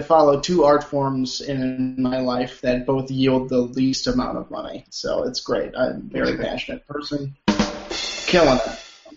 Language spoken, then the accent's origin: English; Illinois, United States; I grew up in Illinois my entire life.